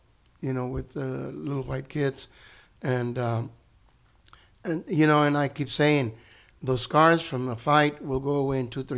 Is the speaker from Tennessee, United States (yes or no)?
no; Temple, Texas, United States; They literally met a few miles down from my hometown. I was looking at a book about my hometown Temple.